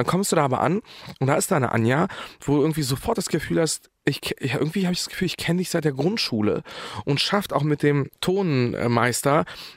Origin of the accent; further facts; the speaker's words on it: Berlin, Germany; also born or lived in Bosnia and Herzegovina; ich bin Berliner und Deutscher